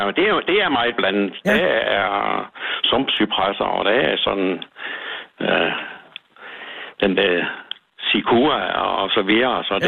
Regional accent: Central Denmark Region, Denmark; Nej, jeg er fra Midtjylland.

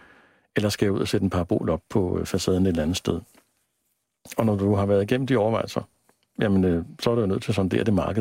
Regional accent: Næstved, Zealand, Denmark; Altså, siden jeg sad derhjemme i Næstved og så Danmarks Radio i sort-hvid fra en stueantenne

